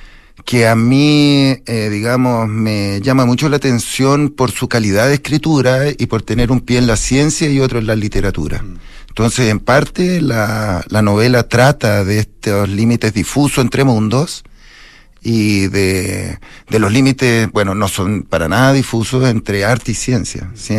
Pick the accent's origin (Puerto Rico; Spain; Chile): Chile; Vicuña, Coquimbo; efectivamente yo soy de Vicuña, de padres nacidos allá, hijos a su vez de padres nacidos allá